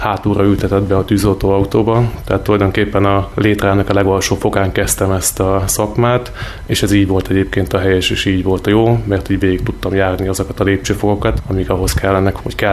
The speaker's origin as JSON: {"language": "Hungarian", "town": "Császártöltés", "region": "Bács-Kiskun", "country": "Hungary", "tie": "born or raised there", "said": "én császártöltésen születtem, császártöltési lakos vagyok, felmenői mindegyik egy császártöltési sváb származás. Egyébként kis falu, 2500-an élnek császártöltésen, ott jártam általános iskolában."}